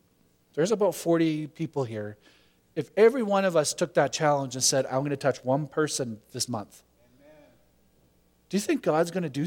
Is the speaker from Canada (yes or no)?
yes; Canada; being a Canadian, we're like ultra quiet